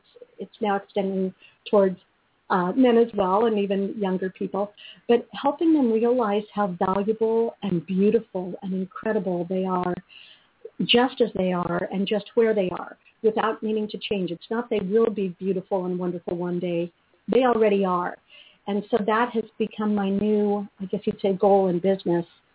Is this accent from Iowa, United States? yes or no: no; Hollywood, California, United States; because I grew up, I was born in Hollywood, so I always mused that, you know, it was in my blood.